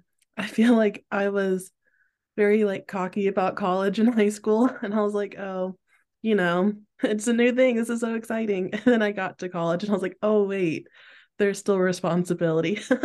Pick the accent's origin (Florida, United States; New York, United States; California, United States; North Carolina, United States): North Carolina, United States; now in Oregon, United States; So I go to a small liberal arts school in Oregon, like I said. I'm from North Carolina.